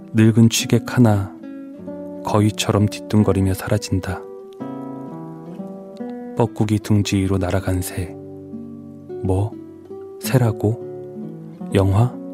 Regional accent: Wolpo, South Korea; 제가 어렸을 때 이제 달개라는 곳에 살았어요.

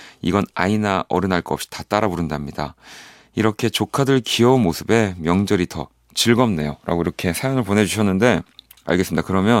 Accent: Incheon, South Korea; also born or lived in Busan; 저도 인천에서 꽤 오래 고향은 부산이긴 하지만 인천에서 굉장히 어린 시절 네, 뭐 유년 시절을 다 보냈었기 때문에

